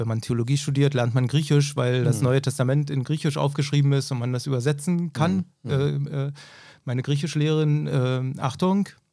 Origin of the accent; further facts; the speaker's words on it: Brandenburg, Germany; Da, wo ich herkomme, aus der Uckermark